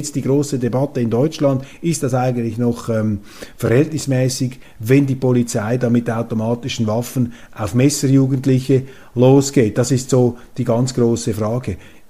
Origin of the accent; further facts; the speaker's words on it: Switzerland; Und eigentlich müssten wir doch als Schweizer, auch als Schweizer Zeitungen, mit unseren eigenen Leuten versuchen